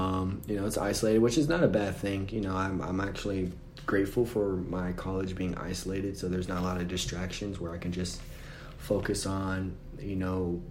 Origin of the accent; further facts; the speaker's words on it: Orange Park, Florida, United States; I was raised in Orange Park, Florida. You know, I usually just say Jacksonville, Florida for people